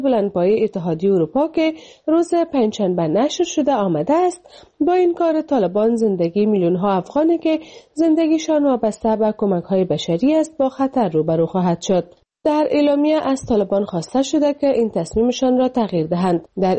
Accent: Afghanistan; now in Pakistan; ما از افغانستان و پاکستان مهاجرت کردیم

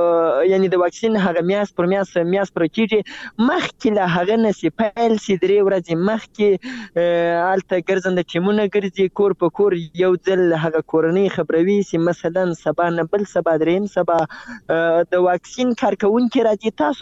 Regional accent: Zabul, Afghanistan; زه د زابل یم او پرون له زابل نه بل ورځ راځم تقریبا.

